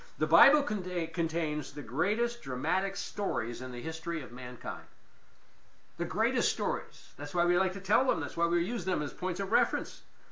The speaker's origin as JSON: {"language": "English", "country": "United States", "said": "you know, I'm an American"}